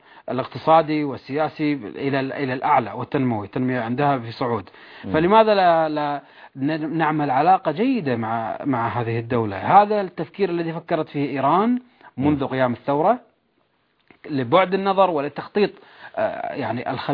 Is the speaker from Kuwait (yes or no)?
yes; Kuwait